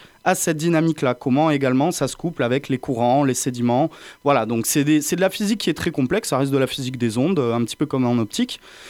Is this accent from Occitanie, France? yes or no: yes; Montpellier, Occitanie, France; moi, à la base, je suis un Montpelliérain pur souche et étudiant à l'Université de Montpellier.